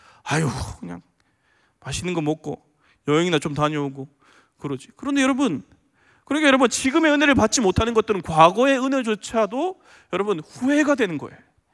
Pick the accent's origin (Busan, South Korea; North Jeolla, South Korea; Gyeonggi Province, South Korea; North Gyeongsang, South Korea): Busan, South Korea; 여러분 제가 이제 부산 출신이니까 서울에 와서